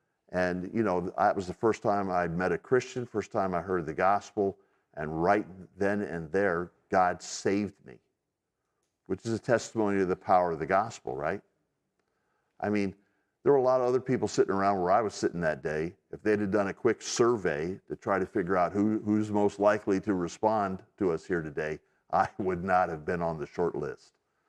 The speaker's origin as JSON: {"language": "English", "country": "United States", "tie": "born or raised there", "said": "I grew up in America, but I did not grow up going to church."}